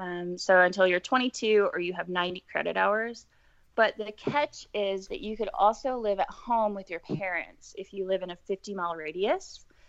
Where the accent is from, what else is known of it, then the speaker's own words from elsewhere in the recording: Tennessee, United States; So, like I mentioned earlier, I grew up in West Tennessee, and I'm a first-generation college student